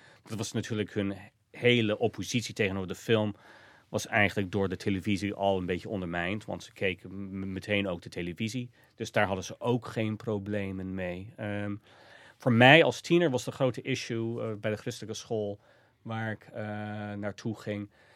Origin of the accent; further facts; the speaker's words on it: Iowa, United States; now in Netherlands; En Sioux County, waar ik vandaan kwam, dat was lange tijd droog.